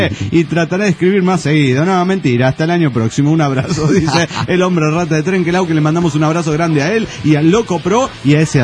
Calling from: Monterrey, Nuevo León, Mexico; de Monterrey, Nuevo León, México.

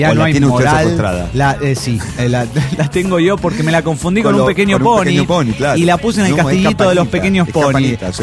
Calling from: Guadalajara, Jalisco, Mexico; de Guadalajara, Jalisco, México.

